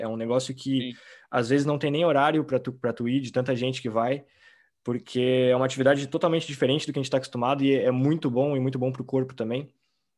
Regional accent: Pelotas, Rio Grande do Sul, Brazil; eu sou lá de Pelotas, lá do sul do sul, entendeu? É no meio do nada.

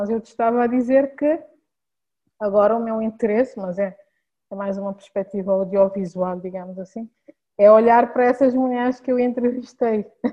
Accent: Cape Verde; me fez reencontrar comigo enquanto cabo-verdiana, enquanto jovem, enquanto ativista.

